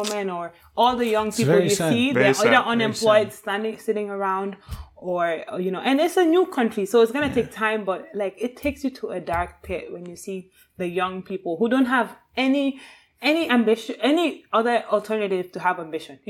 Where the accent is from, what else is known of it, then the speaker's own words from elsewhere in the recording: Sierra Leone; when we grew up in Sierra Leone, I always knew that I wanted to work in post-conflict or conflict-related societies